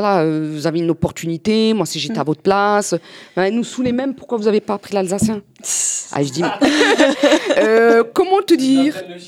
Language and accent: French; Algeria; Mais c'est arrivé vite fait, puisqu'on est algérien.